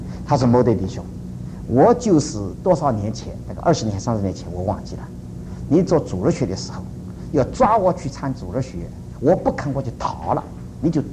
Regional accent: China; 我再说，我也是中国人，我们中国人这个心胸怎么狭窄？

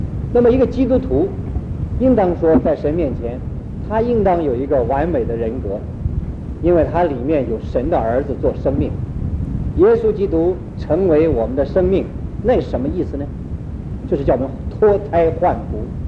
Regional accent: China; 这四方面的长进，我用我们中国人所容易了解的话来说，叫四育并进

